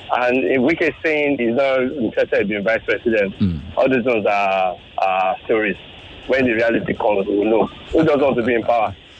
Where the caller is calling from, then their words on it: Yaba, Lagos, Nigeria; from Yaba.